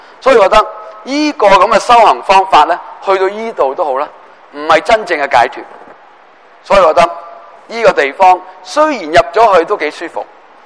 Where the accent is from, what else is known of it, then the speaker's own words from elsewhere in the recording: China; 我哋中国人